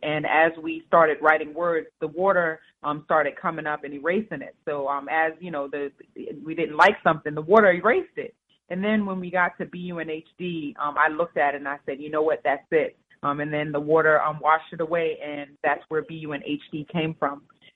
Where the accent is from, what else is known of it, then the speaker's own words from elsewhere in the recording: New York City, New York, United States; now in Philadelphia, United States; So you may be able to hear my accent. I'm a girl from New York City, and I grew up in New York City, and I moved to Philadelphia quite some time ago.